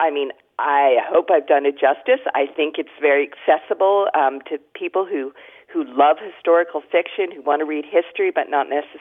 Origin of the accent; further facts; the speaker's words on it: Amagansett, New York, United States; the home I grew up in Amagansett, New York, off the coast of Long Island.